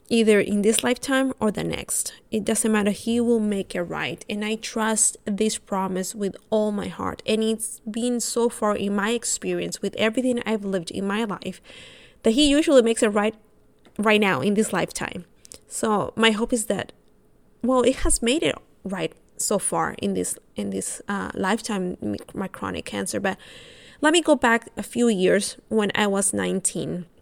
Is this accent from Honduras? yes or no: yes; Honduras; now in United States; I'm from Honduras, by the way